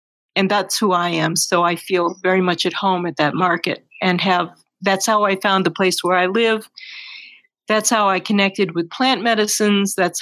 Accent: Glens Falls, New York, United States; It reminds me of where I grew up in Glens Falls, I was born in 1947, and people... Everyone knew each other

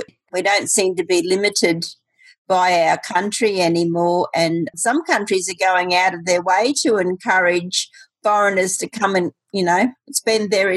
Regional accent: Australia; Oh, well, I'm from Australia. We're the biggest island in the world.

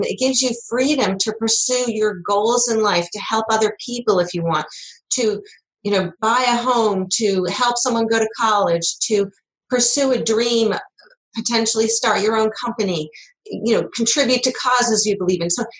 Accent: United States; so I'm from the United States, so that's the perspective I have

